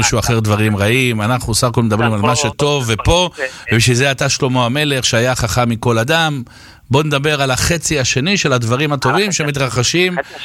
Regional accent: Bnei Brak, Tel Aviv District, Israel; אני פרזיט מבני ברק שבחיים לא שירת

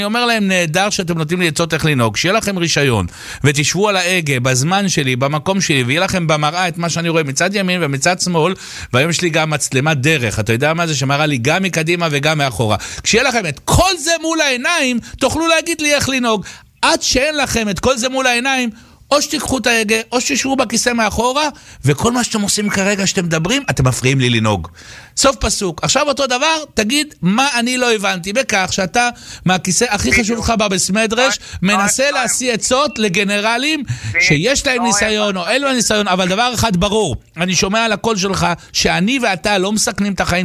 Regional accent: Bnei Brak, Tel Aviv District, Israel; אני פרזיט מבני ברק שבחיים לא שירת

